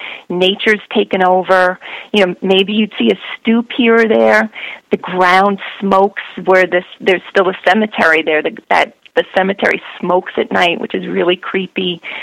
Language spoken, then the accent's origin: English; New York, United States; I grew up in New York, but my grandfather lived in northeastern Pennsylvania